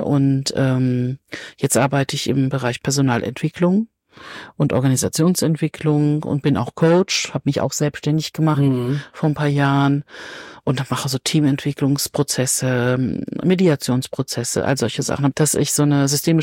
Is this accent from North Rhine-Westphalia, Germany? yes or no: yes; Cologne, North Rhine-Westphalia, Germany; born there; Ich bin noch 56, bin also 1967 geboren in Köln